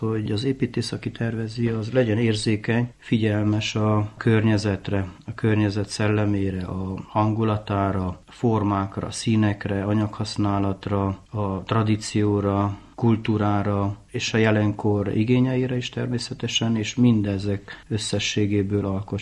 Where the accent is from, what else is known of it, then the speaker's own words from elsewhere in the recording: Miercurea Ciuc, Harghita, Romania; Gyergyó Szent Miklós édesanyám része, amúgy Csíkszeredában nőttem fel, most Csíkszentléleken lakom, 4 éve falus elettem újból.